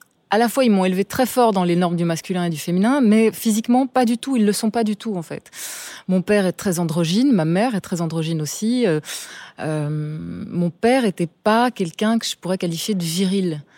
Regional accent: Ottignies, Wallonia, Belgium; born there; Alors moi je suis belge, je suis née en Belgique, dans une petite ville qui s'appelle Ottigny, qui n'a qu'un hôpital et une gare en fait, en gros.

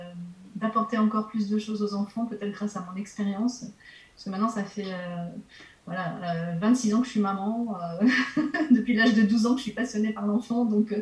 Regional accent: France; also born or lived in United States / England; now in Switzerland; j'ai vécu aux États-Unis, en Angleterre, enfin maintenant je suis en Suisse alors que je suis française

